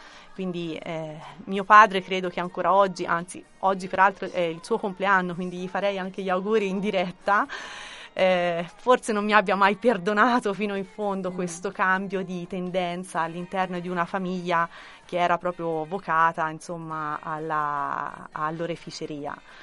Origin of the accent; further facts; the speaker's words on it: Laterina, Tuscany, Italy; ho fatto le scuole medie a Laterina come tanti ragazzi del mio paese, quindi in un piccolo centro